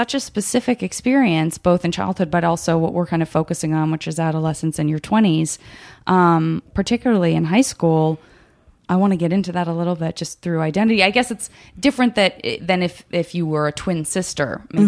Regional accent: Arizona, United States; You know, I'm from Arizona.

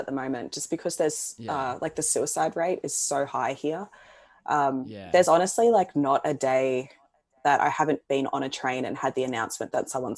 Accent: Australia; moved away; because obviously being Australian, I've been like set in my ways for like 25 years.

